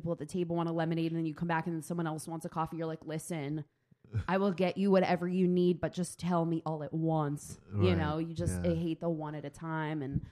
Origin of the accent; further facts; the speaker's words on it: Pennsylvania, United States; So La Colombe is a Philly company, and I grew up outside of Philly.